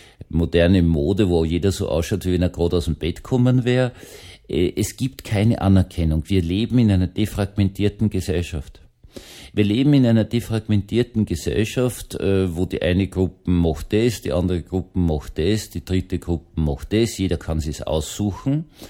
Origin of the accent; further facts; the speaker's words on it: Vienna, Austria; meiner Heimatgemeinde Wien-Gumpendorf